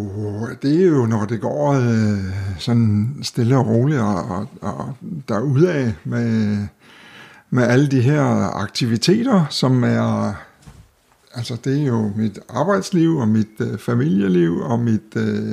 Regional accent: Odense, Region of Southern Denmark, Denmark; moved away as an adult; now in Copenhagen, Denmark; han er jo 62 år, og han er fra... Oprindeligt fra Fyn, og flyttede til København som par 20-årig, efter at have nusset rundt i Odense, som det hedder, med at gå i skole og gå på universitetet

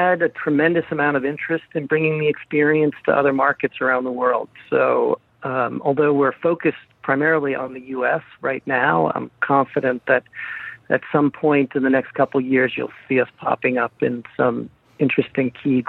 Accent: Massachusetts, United States; now in Detroit, United States; I am from Massachusetts.

